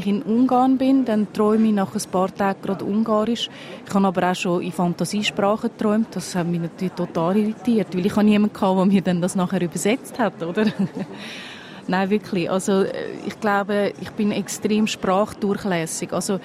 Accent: Zurich, Switzerland; Ich habe ja als Kind nicht in Zürich gelebt, sondern in verschiedenen Dörfern am Zürichsee.

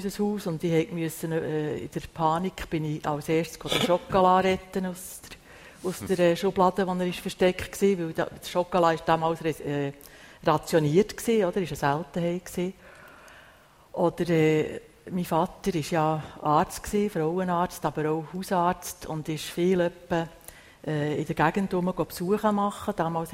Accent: Switzerland; born there; Also erstens mal bin ich in der Schweiz geboren, wo kein Krieg war.

